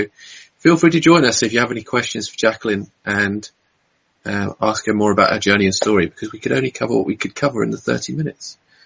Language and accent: English; England, United Kingdom; And being English, I love my tea as well.